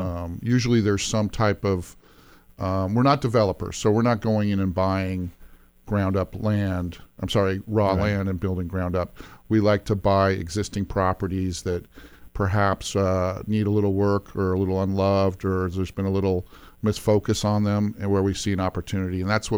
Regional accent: Portland, Oregon, United States; I grew up in Portland, in Northwest Portland. Went to Jesuit High School.

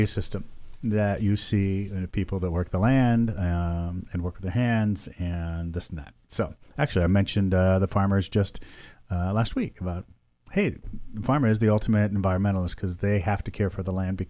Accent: Iowa, United States; born there; I was born in Iowa, actually.

